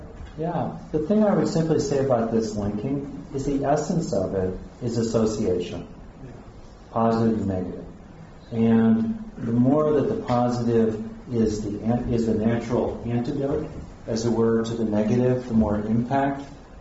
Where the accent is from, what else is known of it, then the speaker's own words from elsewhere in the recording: California, United States; and I grew up in California